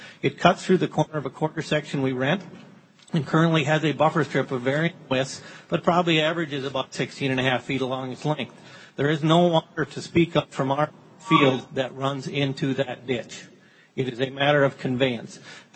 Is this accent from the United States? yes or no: yes; Johnson, Minnesota, United States; But I am from Johnson, Minnesota.